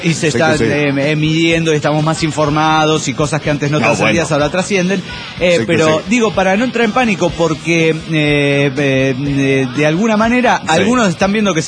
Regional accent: Durango, Mexico; Soy el piromaníaco de Durango, México.

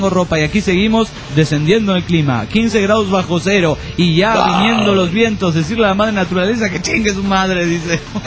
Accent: Juliaca, Puno, Peru; soy de Jabarra de Juliaca

